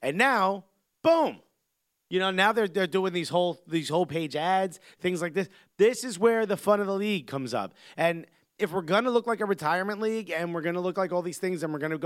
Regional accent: New York, United States; I'm a New Yorker. I'm used to walking.

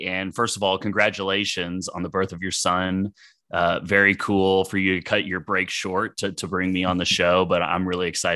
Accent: Dallas, Texas, United States; I grew up in Dallas, Texas, and grew up during a time when the Dallas Cowboys were actually a good football team

